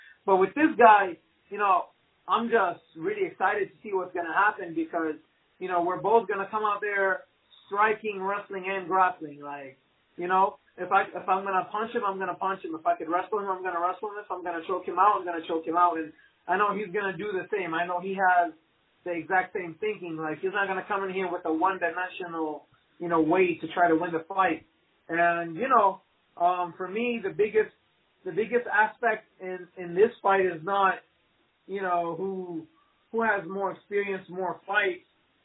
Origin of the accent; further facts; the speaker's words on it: Palestine; Yeah, so I'm originally Palestinian, and I was always true to my roots since I was a kid. You know, I'm an American citizen as well. I'm a Jordanian citizen as well.